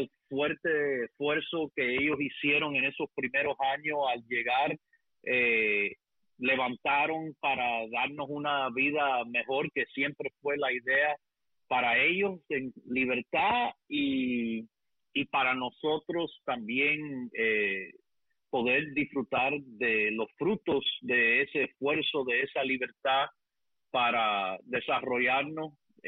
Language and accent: Spanish; Miami, Florida, United States; born there; nací aquí en Miami, Florida, en el Hospital Mercy, todavía existente, allí al lado de la bahía, y que viví aquí mis primeros 5 años.